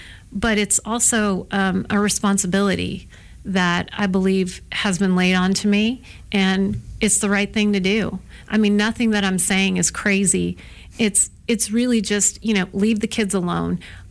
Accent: North Carolina, United States; born there; also born or lived in Alaska / California / Oregon / Washington; I've lived in Alaska, California, Oregon, Washington. I was born in North Carolina.

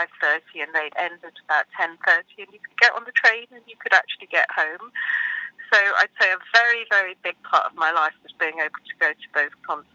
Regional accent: Edgware, London, United Kingdom; I grew up in Edgware.

